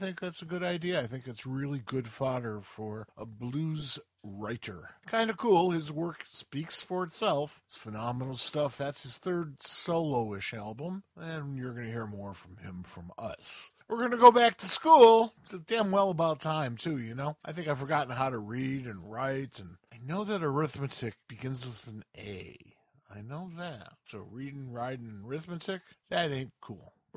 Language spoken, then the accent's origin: English; Chicago, Illinois, United States; And I believe he's still driving the bus back in my hometown of Chicago.